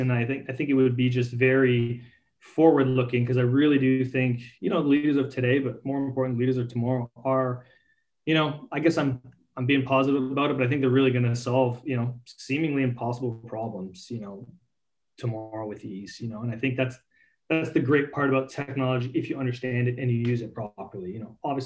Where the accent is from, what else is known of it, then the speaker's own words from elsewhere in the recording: Canada; I grew up in Canada landlocked